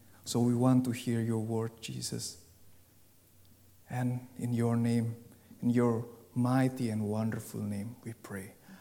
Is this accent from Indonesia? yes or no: yes; Indonesia; Folks, you know that I grew up in Indonesia, and I know exactly what real poverty means.